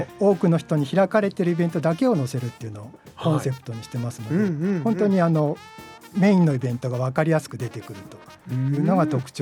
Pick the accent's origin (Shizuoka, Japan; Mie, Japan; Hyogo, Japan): Shizuoka, Japan; moved away as an adult; also born or lived in Kanto; 実は私静岡生まれ静岡育ちで、高校まで静岡だったんですけど、大学から関東の方に行きまして、で向こうで20数年間SE として働いていまして、